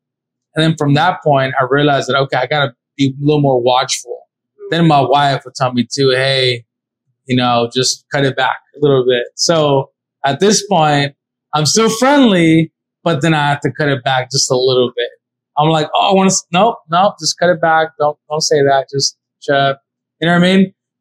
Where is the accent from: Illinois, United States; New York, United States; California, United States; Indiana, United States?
California, United States; San Diego; now in Dallas, United States; I'm from San Diego. No, I'm here in Dallas, obviously.